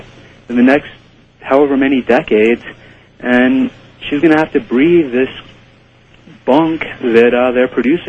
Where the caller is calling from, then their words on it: Morrison, Colorado, United States; I'm calling from Morrison, Colorado.